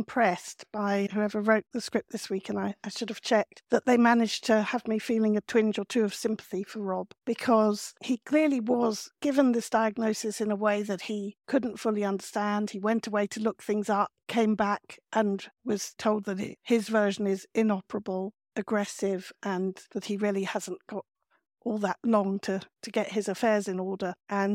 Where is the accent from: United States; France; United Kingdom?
United Kingdom; London; Being a Londoner born and bred